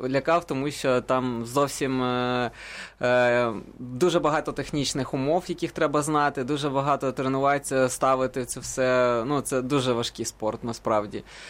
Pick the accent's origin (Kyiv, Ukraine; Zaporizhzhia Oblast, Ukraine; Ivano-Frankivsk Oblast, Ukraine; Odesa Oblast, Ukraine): Kyiv, Ukraine; я був на навчанні, коли проводилось в Києві, в моєму рідному місті.